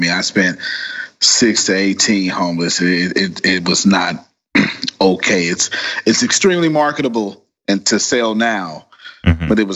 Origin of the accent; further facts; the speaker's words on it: United States; born there; I feel like an immigrant to America. Even though I was born in America, poverty was my country.